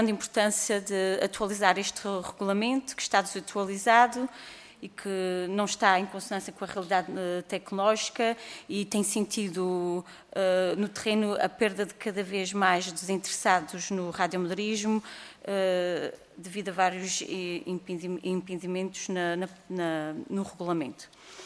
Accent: Azores, Portugal; E realmente sou da Ilha Terceira.

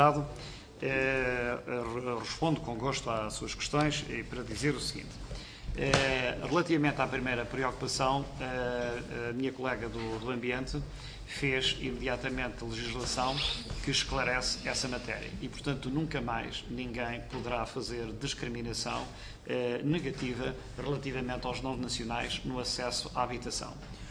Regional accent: Viseu, Portugal; sabe que eu que sou de Viseu

